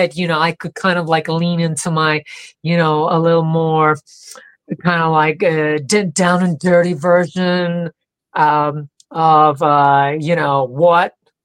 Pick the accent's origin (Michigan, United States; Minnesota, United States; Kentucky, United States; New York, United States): New York, United States; I'm like, I'm a New Yorker.